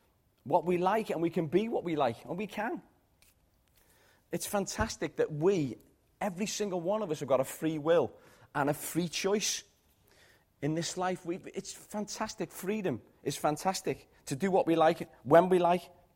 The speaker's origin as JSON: {"language": "English", "region": "England", "country": "United Kingdom", "tie": "born there", "said": "And I was born in England, yeah."}